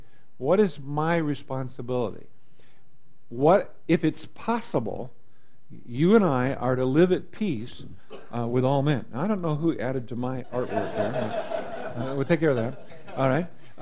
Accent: New York, United States; I grew up in Seneca County, New York, and one of the kind of the jokes in our community was a brother and a sister who lived together

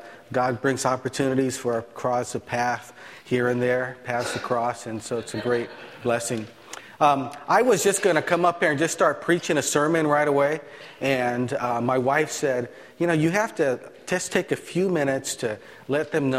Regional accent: Hawaii, United States; As John said, I am actually from Hawaii, and my wife is from Alaska.

